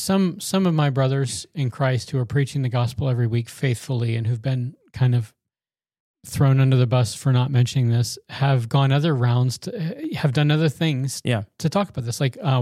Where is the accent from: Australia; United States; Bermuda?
United States; the South; You know, I'm from the South. We have porches down there.